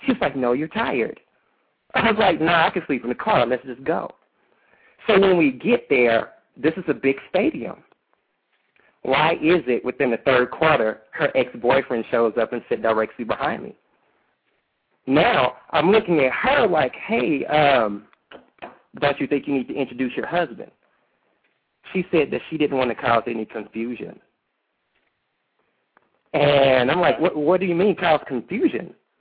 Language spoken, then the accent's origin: English; Dallas, Texas, United States; I am from Dallas, Texas.